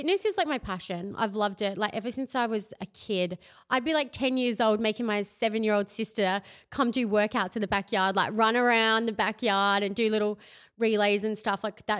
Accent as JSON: {"language": "English", "region": "Tasmania", "country": "Australia", "tie": "born or raised there", "said": "I grew up in Tasmania, right at the bottom, hour away from my school. Like, I'm like proper bottom of the world, so countryside."}